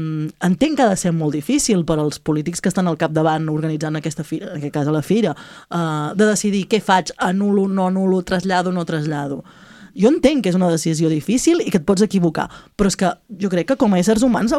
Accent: Catalonia, Spain; els que som de l'Alt Empordà de tota la vida

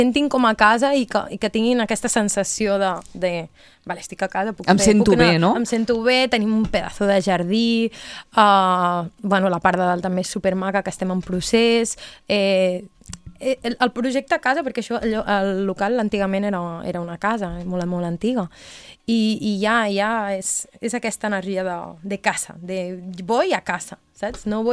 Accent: Figueres, Catalonia, Spain; Perquè Figueres, perquè és casa meva, és casa, no? És casa. Vull dir, jo he nascut aquí, sóc de Figueres, amb molt d'orgull

